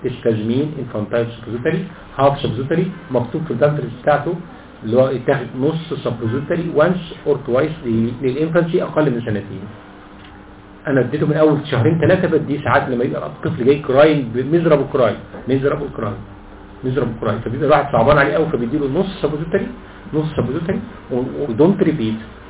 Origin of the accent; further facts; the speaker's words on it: Egypt; ومفيش عندنا في مصر باسكوبان سيرب